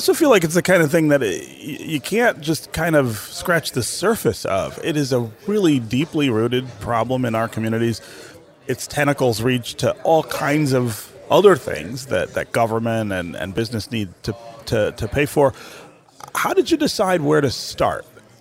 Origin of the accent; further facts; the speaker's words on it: Detroit, Michigan, United States; I grew up in Detroit and in Southeast Michigan. I remember Macomb very distinctly from my childhood and what it was.